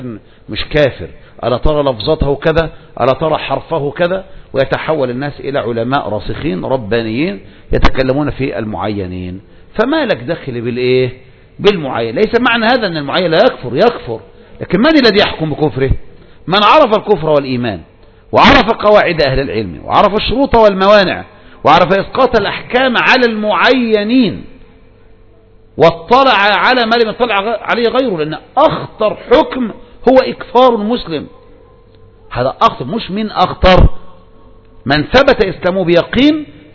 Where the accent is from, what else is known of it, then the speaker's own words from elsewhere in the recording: Egypt; ولكن لما انتشرت الصوفية والأشاعرة عندنا في مصر